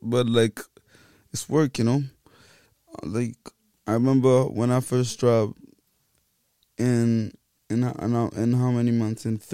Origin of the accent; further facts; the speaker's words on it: Abuja, Federal Capital Territory, Nigeria; And YP also is from Abuja, I'm from Abuja, and, like, Abuja doesn't … as well, like, Abuja usually isn't in the picture.